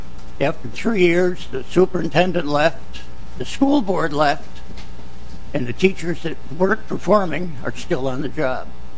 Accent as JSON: {"language": "English", "town": "Rochester", "country": "United States", "said": "from Rochester"}